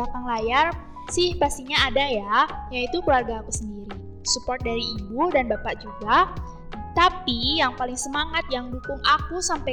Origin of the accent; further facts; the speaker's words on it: Karangasem, Bali, Indonesia; now in Singapore; Aku sekarang kelas 11 dan sekolah di SMA Negeri 1 Sukawati. Asal aku dari Karangasem dan sekarang tinggal di Singapura.